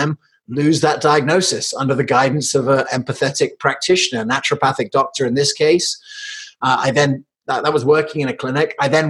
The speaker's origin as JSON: {"language": "English", "region": "England", "country": "United Kingdom", "tie": "born or raised there", "also_born_or_lived": "Colorado, United States / South Africa", "said": "I was born in Colorado, but I grew up in England and South Africa."}